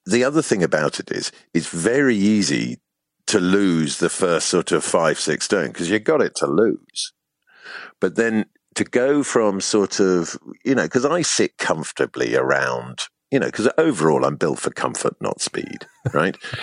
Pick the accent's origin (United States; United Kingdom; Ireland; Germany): Ireland; No, I obviously, because of the way I sound, I wear my Irishness lightly. But inside, absolutely. And, you know, I've never had another passport.